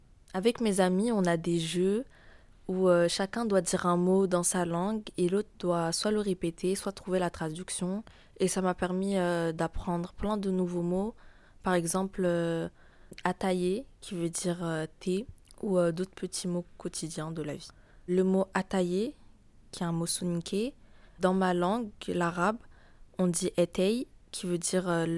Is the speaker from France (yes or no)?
yes; France; born there; je sais que j'ai l'accent en français puisque je suis née en France. J'ai toujours parlé le français, donc mon accent, il n'est pas très marocain, quoi.